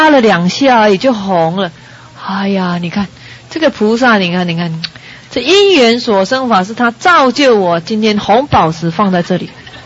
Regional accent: China; 灰色在我们中国人讲傲塞些，没有人要的颜色

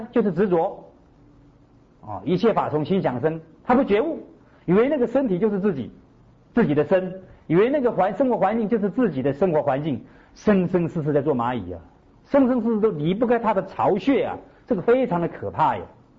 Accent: China; 我们是中国人啊，我们继承的就是大乘佛法跟儒家的文化

